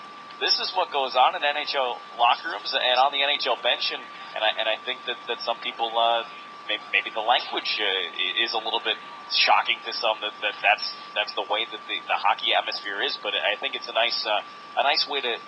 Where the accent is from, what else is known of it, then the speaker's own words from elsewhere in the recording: New Jersey, United States; I will begin this next statement by saying that I am from New Jersey, and I've seen the Jersey Shore, and I can't stand it.